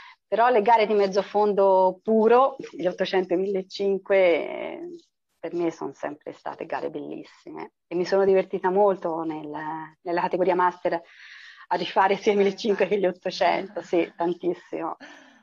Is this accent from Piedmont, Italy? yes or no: no; Sesto Fiorentino, Tuscany, Italy; now in Lucca, Italy; Sai che io sono di Sesto Fiorentino, ma abito a Lucca da diverso tempo